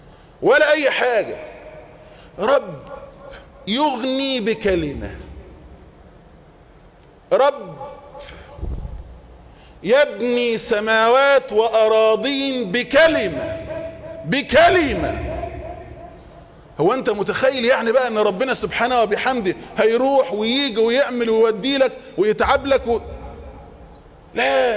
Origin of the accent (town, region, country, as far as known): Egypt